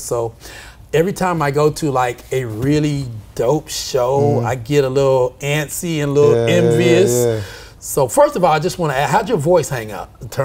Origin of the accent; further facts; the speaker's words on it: Oklahoma City, Oklahoma, United States; And growing up in Oklahoma City, of course, everything